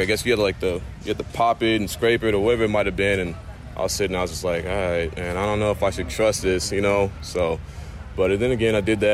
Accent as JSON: {"language": "English", "region": "Texas", "country": "United States", "said": "And, you know, I'm coming from Texas, you know, barbecue over there, and just coming over here to the occasion."}